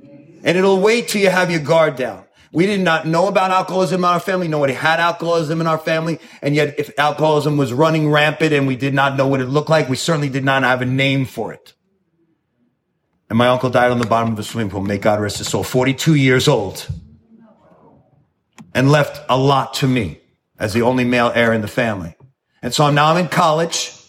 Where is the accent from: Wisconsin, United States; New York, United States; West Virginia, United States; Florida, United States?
New York, United States; And so I come from New York from the 80s. And New York in the 80s was a New Jack City type of situation.